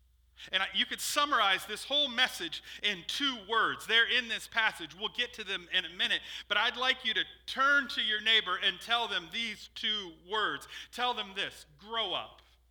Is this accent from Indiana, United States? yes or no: yes; New Castle, Indiana, United States; born there; I was born in Newcastle, Indiana.